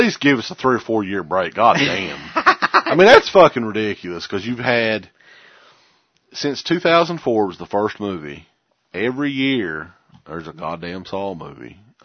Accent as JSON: {"language": "English", "region": "Kentucky", "country": "United States", "said": "We're from Eastern Kentucky. That's our excuse."}